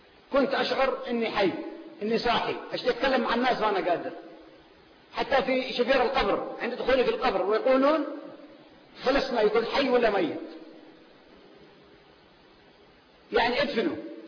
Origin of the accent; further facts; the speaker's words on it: Al Hudaydah, Yemen; واحد كان عنده دكان في باجل عندنا في اليمن في محافظة الحديدة